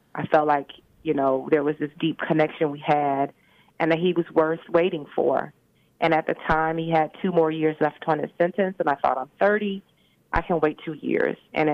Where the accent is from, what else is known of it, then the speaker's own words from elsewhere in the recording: Detroit, Michigan, United States; I'm from Detroit originally.